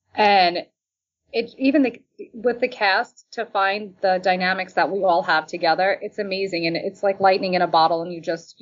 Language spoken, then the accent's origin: English; New York, United States; I grew up in New York. I moved out when I was 16, and my father was in the business.